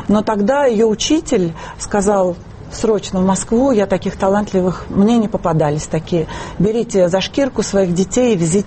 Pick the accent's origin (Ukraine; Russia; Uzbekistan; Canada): Ukraine; Donbas; born there; Я родилась на Украине.